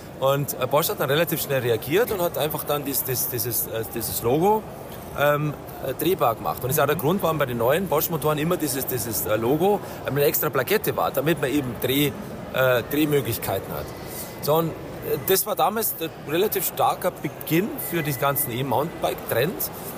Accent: Southern Germany, Germany; Man hört, ich komme aus dem Süden Deutschlands. Jetzt hört man wahrscheinlich ein bisschen an meinem Dialekt.

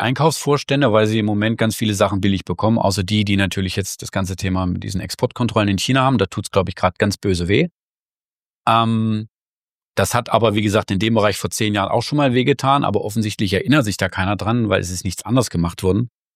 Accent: Saxony, Germany; born there; Ich bin selbst im Erzgebirge geboren und der Name bringt es irgendwie schon mit.

